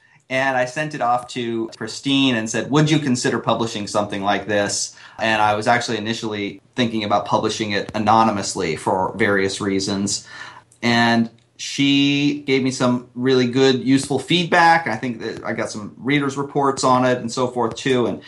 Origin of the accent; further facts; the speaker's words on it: South Jordan, Utah, United States; I grew up in South Jordan, Utah, is where I went to high school and so on, and went off to New York City for my undergraduate.